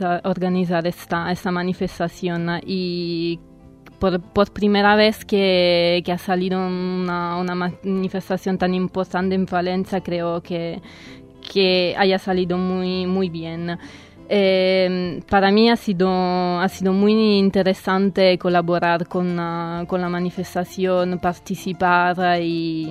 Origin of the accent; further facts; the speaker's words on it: Salerno, Campania, Italy; Spanish is a second language; Soy de Salerno.